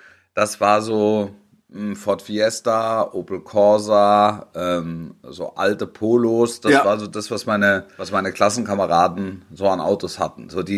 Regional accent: Baden-Württemberg, Germany; Wenn es der Großraum Stuttgart war, ich bin ja auf dem Land groß geworden, ne?

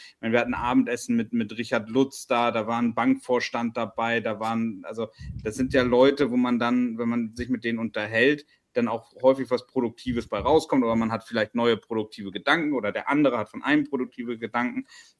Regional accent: Hamburg, Germany; Ich bin selber Hamburger.

